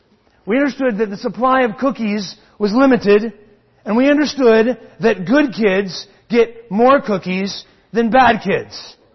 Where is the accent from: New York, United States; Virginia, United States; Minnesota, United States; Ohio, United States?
Ohio, United States; Circleville; For me, growing up, it was the thumbprint cookies from Lindsay's Bakery in Circleville, Ohio, my hometown.